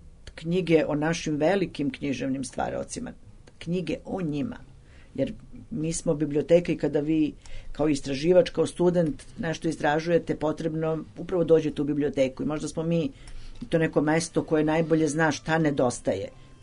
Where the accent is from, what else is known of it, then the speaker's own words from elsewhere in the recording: Serbia; Uopšte, to je ta večna tema kod nas u Srbiji, da li je moglo da bude drugačije